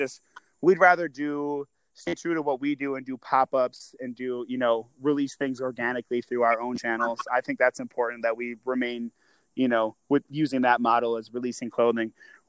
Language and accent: English; Saint Paul, Minnesota, United States; But I'm from St. Paul, so.